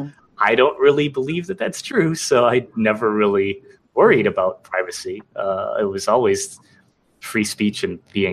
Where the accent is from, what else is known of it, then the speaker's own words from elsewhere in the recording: United States; even to me as an American and being an American and living in America my entire life